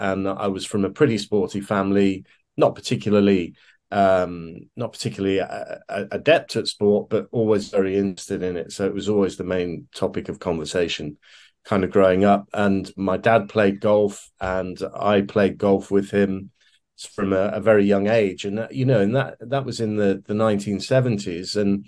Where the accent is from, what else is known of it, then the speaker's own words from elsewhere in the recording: Leicester, East Midlands, United Kingdom; Well, I grew up in a city called Leicester in the English Midlands, which I contend is the greatest sporting city in the world.